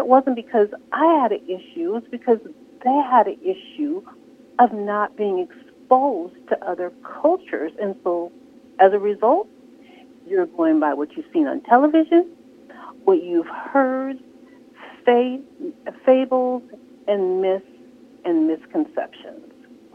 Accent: Tacoma, Washington, United States; born there; I was born in Tacoma, went to a school where I was in, went to the University of Washington

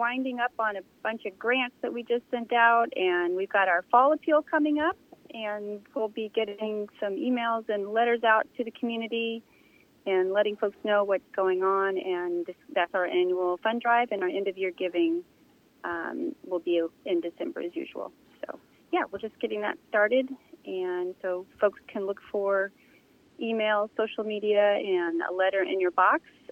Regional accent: Georgia, United States; No, I'm from Georgia. I'm from the South. So it's just hot all year round, apparently.

